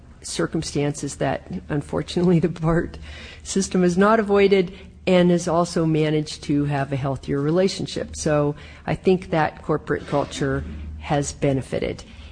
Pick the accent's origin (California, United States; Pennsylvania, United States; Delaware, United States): California, United States; Berkeley; let's just take the City of Berkeley, which is my hometown and which I served on the council